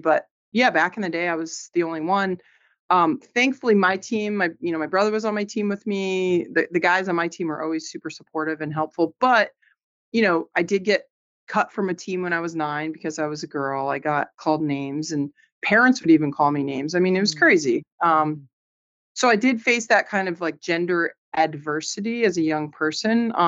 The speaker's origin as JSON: {"language": "English", "town": "Pasadena", "region": "California", "country": "United States", "tie": "born or raised there", "said": "I grew up playing hockey in Pasadena."}